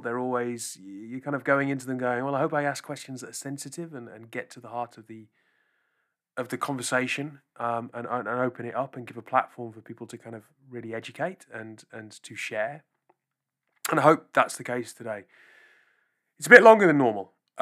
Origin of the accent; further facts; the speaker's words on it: United Kingdom; There's not some pronunciation that me being British and kind of overlooking.